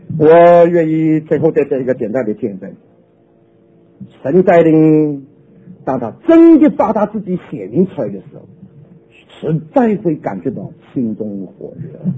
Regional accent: Shanghai, China; born or raised there; moved away as an adult; also born or lived in Taiwan; now in United States

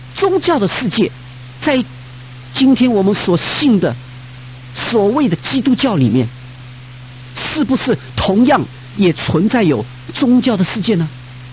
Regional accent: China; 特别我们中国人，我们在我们的中国的历史里面也是一个拜偶像的一个国家。

